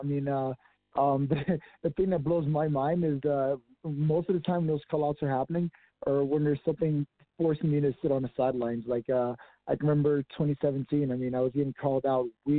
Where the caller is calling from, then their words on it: Denver, Colorado, United States; Denver, Colorado.